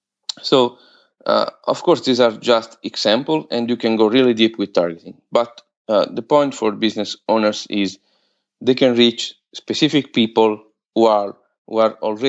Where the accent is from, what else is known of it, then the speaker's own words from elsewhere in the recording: Los Angeles, California, United States; and I'm from Los Angeles, and I really admire Peter Bernstein and Kurt Rosenwinkel.